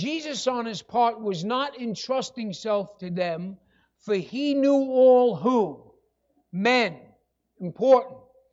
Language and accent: English; New York, United States; accent: New York; Now I'll kind of make my New York accent kind of just bring it out a little more.